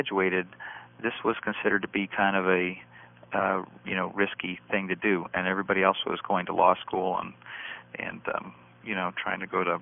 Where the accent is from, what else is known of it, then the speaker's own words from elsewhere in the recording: New York, United States; also born or lived in Rhode Island; I'm from New York, but I lived in Rhode Island for many years.